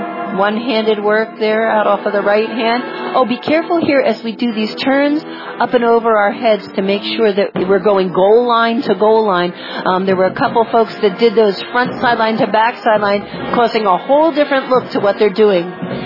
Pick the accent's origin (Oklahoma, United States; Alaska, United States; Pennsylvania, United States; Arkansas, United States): Pennsylvania, United States; Washington Crossing; I'm from Washington Crossing, Pennsylvania.